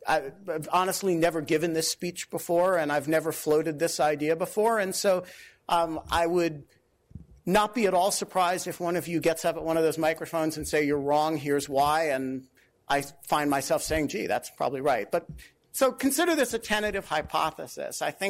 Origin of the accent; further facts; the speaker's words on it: United States; I would think I reserve the right as an American